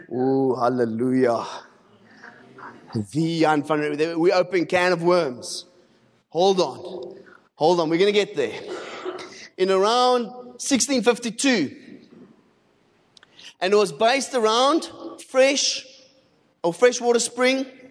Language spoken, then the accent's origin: English; Cape Town, Western Cape, South Africa; I come from Cape Town. That place is crazy, man.